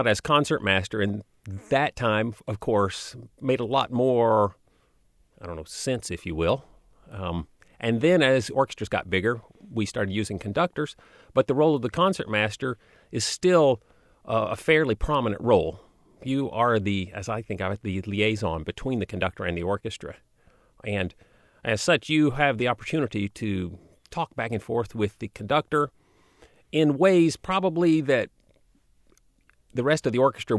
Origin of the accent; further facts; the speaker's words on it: Louisville, Kentucky, United States; And that's when I knew I'm from Kentucky. I'm from Louisville.